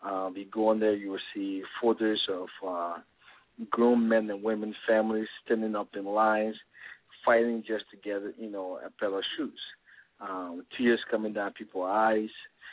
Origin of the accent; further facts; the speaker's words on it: Liberia; basically growing up in Liberia, it's a terrible country.